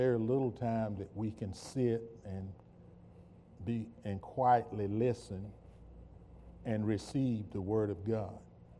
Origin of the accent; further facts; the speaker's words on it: South Carolina, United States; I'm from South Carolina.